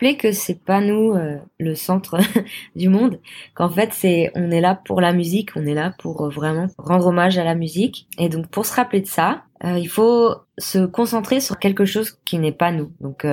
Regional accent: Samois-sur-Seine, Île-de-France, France; J'ai grandi à Samois-sur-Seine

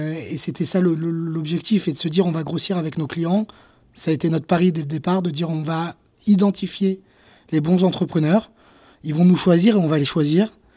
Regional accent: Nice, Provence-Alpes-Côte d'Azur, France; Moi, je viens de Nice

